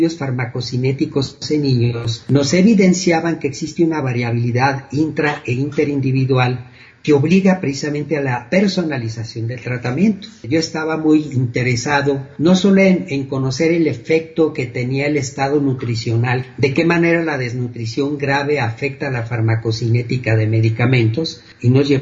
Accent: Durango, Mexico; also born or lived in Mexico City; tuve que mudarme de la Ciudad de México a mi tierra.

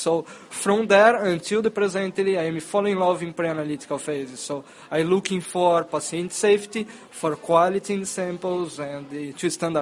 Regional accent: Brazil; So I'm from Brazil.

